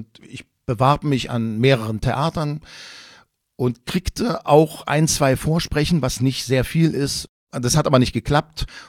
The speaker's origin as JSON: {"language": "German", "town": "Quedlinburg", "region": "Saxony-Anhalt", "country": "Germany", "tie": "born or raised there", "said": "ich bin in Quedlinburg im Harz groß geworden"}